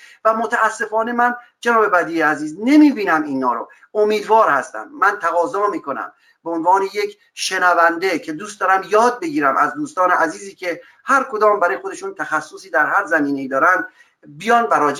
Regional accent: Iran; به عنوان یک ایرانی که نه توقع داره که بخواد رئیس جمهور بشه

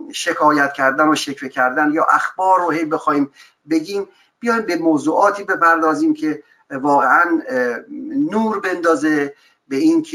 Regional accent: Iran; به عنوان یک ایرانی که نه توقع داره که بخواد رئیس جمهور بشه

